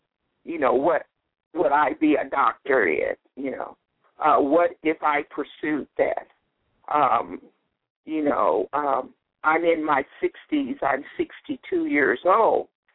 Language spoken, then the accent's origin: English; Compton, California, United States; But I was a child from Compton, California. I was to be the first college graduate in my family.